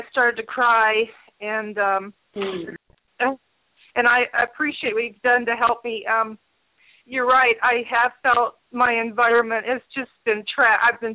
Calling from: Utah, United States; I'm calling from Utah.

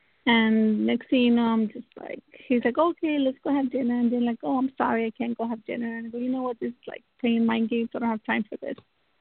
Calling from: Texas, United States; I'm calling from Texas and my date of birth is 11/13/75.

